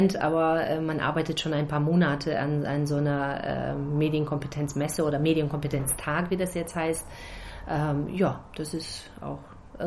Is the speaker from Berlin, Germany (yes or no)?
no; Bremen, Germany; Also das haben wir uns nicht als Bremer ausgedacht